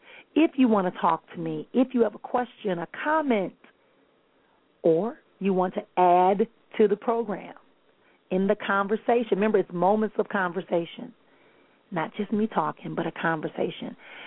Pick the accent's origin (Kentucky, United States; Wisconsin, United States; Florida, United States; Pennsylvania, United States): Wisconsin, United States; Milwaukee; I am going to be in Milwaukee, Wisconsin, my hometown that rocked last night